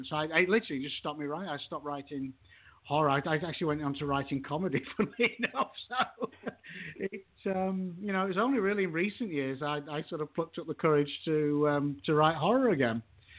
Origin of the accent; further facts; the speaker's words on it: England, United Kingdom; obviously being from England.